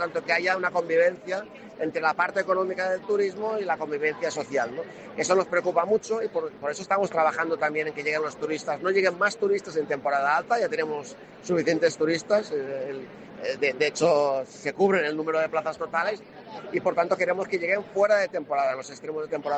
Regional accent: Balearic Islands, Spain; siendo evidentemente menorquín

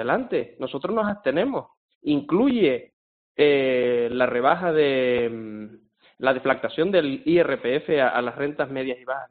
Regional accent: Spain; estar allí como español es humillante.

